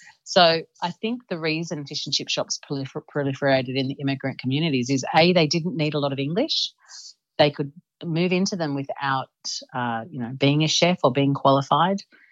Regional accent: Cyprus; we're from Cyprus originally, so cooking was obviously something that was quite, you know, that everyone in the family had done.

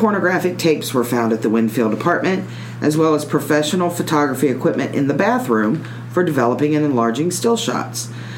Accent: Lebanon; I am from Lebanon, so

